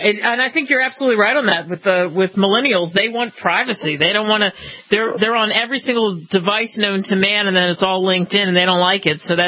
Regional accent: New Jersey, United States; because I grew up in Jersey, just over the bridge from Philly

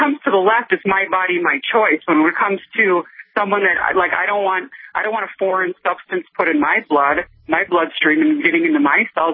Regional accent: Midwest, United States; Like, I'm from the Midwest originally

